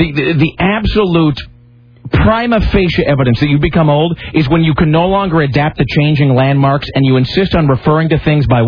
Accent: Kennewick, Washington, United States; growing up in Kennewick, we would come to visit my hideous relatives in Portland and or Vancouver.

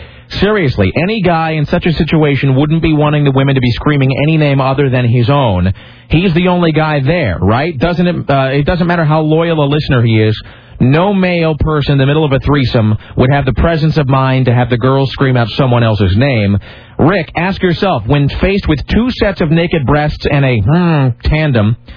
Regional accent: Kennewick, Washington, United States; It when I was growing up in Kennahick.

